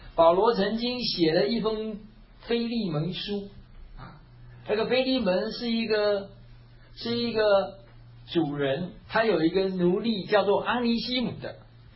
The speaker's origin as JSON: {"language": "Chinese", "country": "Taiwan", "tie": "born or raised there", "moved": "yes", "lives_now": "United States", "said": "那我记得有一年我回台湾的时候"}